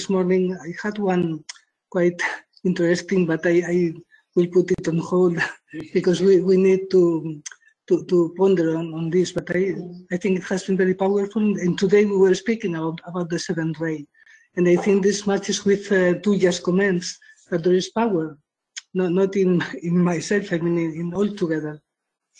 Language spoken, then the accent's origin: English; Barcelona, Catalonia, Spain; English is a second language; I come from Spain.